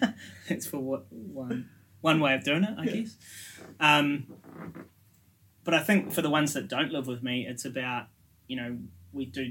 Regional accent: Christchurch, Canterbury, New Zealand; I grew up in Christchurch, so not known as the most bicultural city in the country.

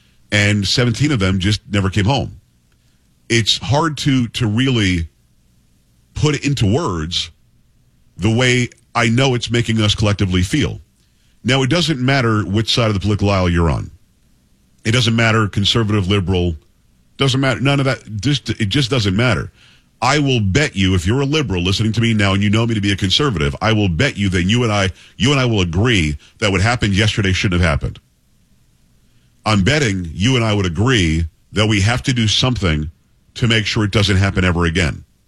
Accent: Florida, United States; I grew up in South Florida. I lived in Palm Beach County from the time I was 7 years old until I was 28.

